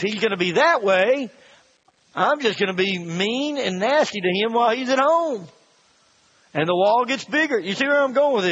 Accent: Tennessee, United States; also born or lived in California; We're from Tennessee. We thought we were going to go to foreign missions. We thought when we stayed in California that that was our foreign mission field.

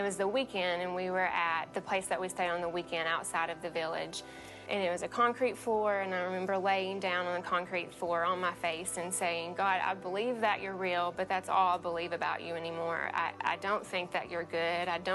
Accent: Cookeville, Tennessee, United States; I'm from Cookeville, Tennessee, and I've been going to the river for about 4 years now.

